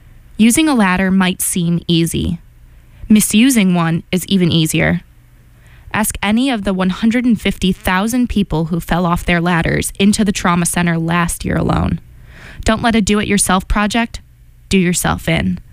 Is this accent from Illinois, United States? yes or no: yes; Chicago, Illinois, United States; my housemates alone, one from Virginia, one from Korea, one from Brooklyn, I'm from Chicago.